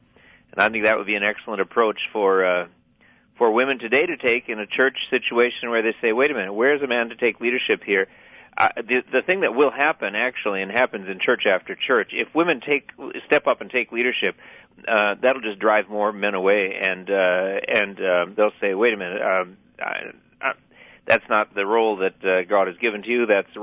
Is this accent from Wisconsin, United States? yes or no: yes; Eau Claire, Wisconsin, United States; I grew up in Eau Claire, so I know something about Wisconsin.